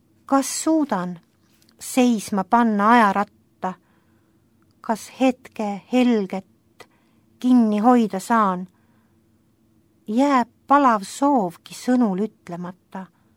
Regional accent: Haapsalu, Lääne County, Estonia; Kasvasime üles iseseisva Eesti aateliste noortena.

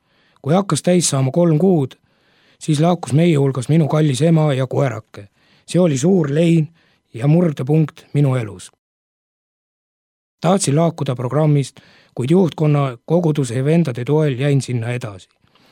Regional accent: Lääne-Viru County, Estonia; sündinud ja kasvanud olen Lääne-Virumaal.

